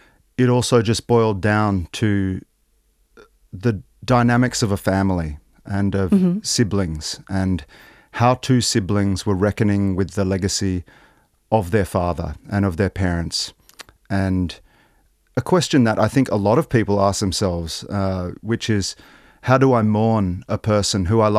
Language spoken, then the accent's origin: English; Australia; moved away as an adult; now in Kota Kinabalu, Malaysia; I was born and raised in Australia.